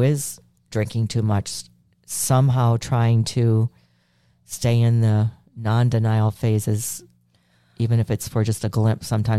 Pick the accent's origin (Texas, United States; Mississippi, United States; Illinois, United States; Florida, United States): Illinois, United States; Chicago; Since I'm from Chicago, I definitely can see that one.